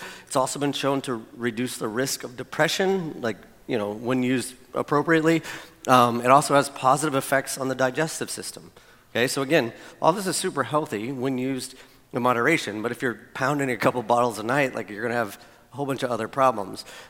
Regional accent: Florida, United States; I mean, how was I supposed to know? I grew up in Florida.

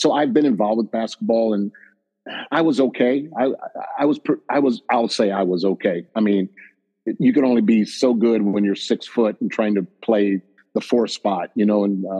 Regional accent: South Bend, Indiana, United States; also born or lived in Elkhart; Well, I was born in Elkhart. Moved in South Bend since the age of four.

